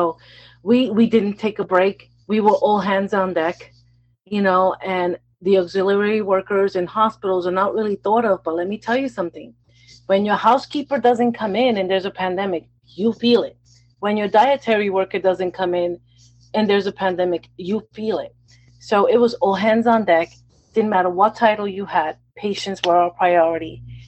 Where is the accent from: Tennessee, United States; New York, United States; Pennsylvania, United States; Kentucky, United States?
Pennsylvania, United States; I'm from the Poconos.